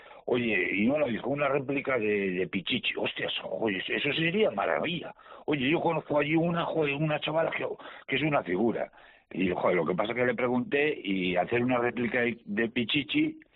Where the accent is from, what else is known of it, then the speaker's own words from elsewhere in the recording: Basque Country, Spain; now in León, Spain; esos 6 o 8 que somos del País Vasco afincados allí por motivos familiares como yo